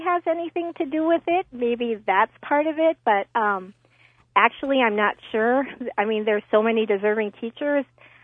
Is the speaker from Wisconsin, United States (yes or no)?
yes; Marshfield, Wisconsin, United States; I was born and raised in Marshfield, Wisconsin. I graduated, obviously, from Marshfield Senior High.